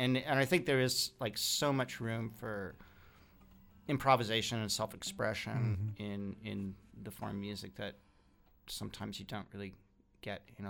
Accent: United Kingdom; I'm Welsh and English by birth, but I don't think that genetics really has a whole lot to do with it.

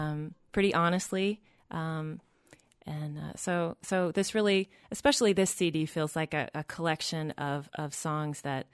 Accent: Oklahoma, United States; now in Portland, United States; Well, I grew up in Oklahoma

